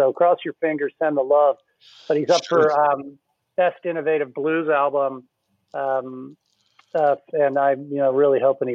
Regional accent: Philadelphia, Pennsylvania, United States; I'm originally from Philly.

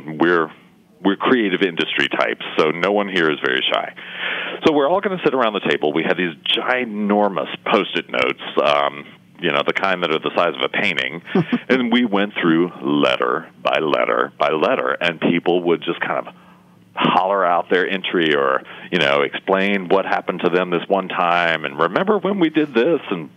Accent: Tennessee, United States; born or raised there; also born or lived in Birmingham; now in Charleston, United States

